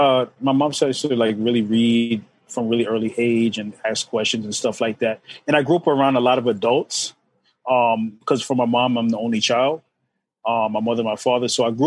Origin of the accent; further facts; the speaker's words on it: Jamaica, Queens, New York, United States; also born or lived in Brooklyn; So I'm from, born in Brooklyn, but raised in Jamaica, Queens, by a Jamaican mother and a Aruban father. So I'm quite a mix. So raised in a, you know, Caribbean household